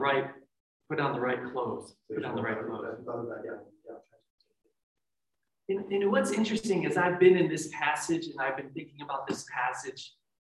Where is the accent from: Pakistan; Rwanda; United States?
United States; Maybe that's because I'm an American, and Americans are so individualistic.